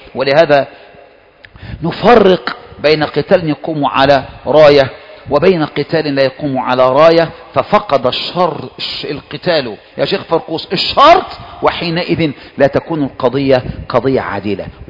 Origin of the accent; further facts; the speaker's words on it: Egypt; عندنا في مصر